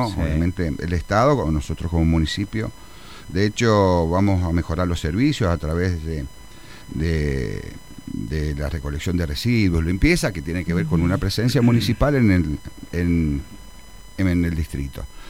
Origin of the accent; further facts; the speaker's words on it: Los Berros, San Juan, Argentina; a pesar de que yo vengo de Los Berros